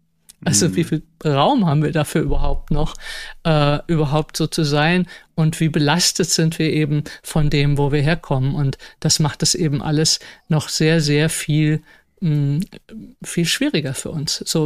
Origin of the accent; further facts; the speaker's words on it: Frankfurt, Hesse, Germany; ich bin ja auch in Frankfurt aufgewachsen, also auch sehr urban die ersten 10 Jahre